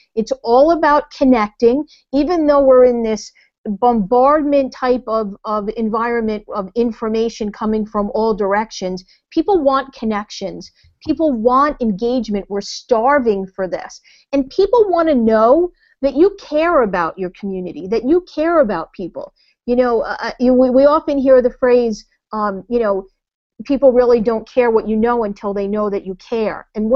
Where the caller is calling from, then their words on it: New Jersey, United States; I am hanging out from the Jersey Shore